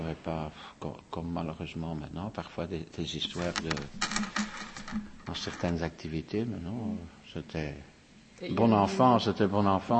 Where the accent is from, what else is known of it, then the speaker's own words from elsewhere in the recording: Molenbeek, Brussels-Capital Region, Belgium; Mais disons que je suis né à Molenbeek et j'ai toujours habité à Molenbeek, donc, mm-hmm. Avec mes parents, qui également étaient des Molenbeekois